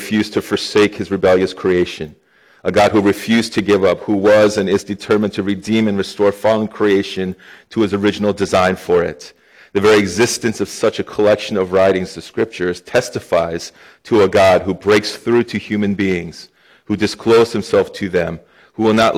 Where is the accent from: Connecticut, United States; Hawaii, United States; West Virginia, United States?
Connecticut, United States; also born or lived in Boston; I come from Boston. I grew up in Connecticut, so all I heard was Yale and Harvard.